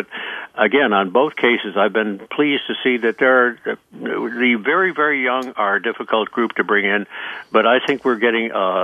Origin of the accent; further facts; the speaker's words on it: Chicago, Illinois, United States; The church I grew up with in Chicago in the good old days was not seen as a field hospital.